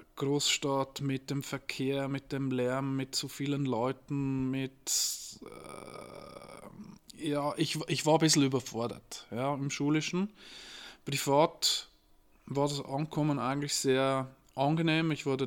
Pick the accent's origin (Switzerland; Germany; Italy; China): Switzerland; accent: Swiss German; Und auch mit meinen Eltern spricht die da dann quasi im Schweizer Dialekt.